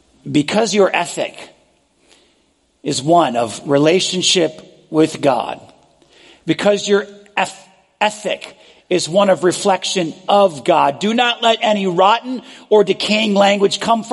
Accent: New York, United States; Remember, like you, I'm imperfect. And I grew up in New York.

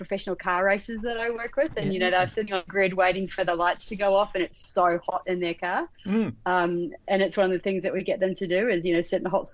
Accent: New Zealand; now in Australia; So you can probably pick from my accent, I'm not a true blue Aussie. Was born and bred New Zealand. So I moved over to Australia in 2003.

